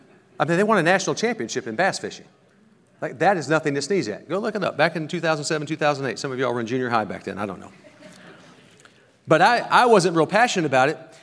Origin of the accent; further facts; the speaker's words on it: Illinois, United States; I grew up in Illinois. I grew up in St. Louis area, southern Illinois, but right near St. Louis.